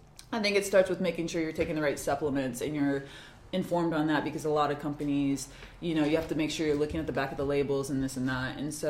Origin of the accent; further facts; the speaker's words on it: Des Moines, Iowa, United States; No, I grew up in Des Moines, Iowa.